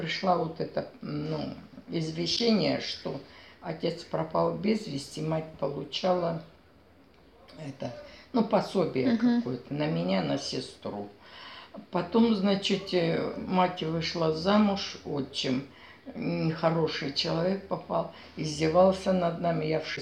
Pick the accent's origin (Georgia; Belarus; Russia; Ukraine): Russia; Krasnaya Zarya, Zabaykalsky Krai; born there; also born or lived in Belovo, Russia; Родилась я 7 января в Читинской области, село Красная Заря, Желтулакского района.